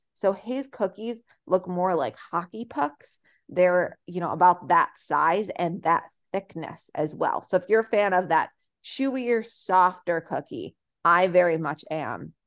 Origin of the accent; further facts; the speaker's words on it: Chicago, Illinois, United States; because I'm very much from the Chicago area